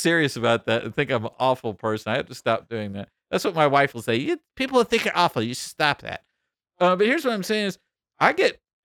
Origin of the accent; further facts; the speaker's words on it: the South, United States; I grew up in the South, and I grew up in sort of old-fashioned kind of world.